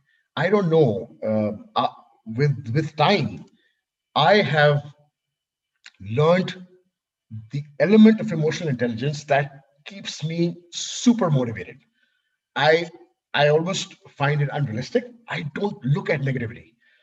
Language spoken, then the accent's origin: English; Karachi, Sindh, Pakistan; also born or lived in Amsterdam; now in Lahore, Pakistan; I'm from Karachi and we moved to Lahore. They said, oh, you moved from Amsterdam, you didn't even go back to Karachi, you went to Lahore?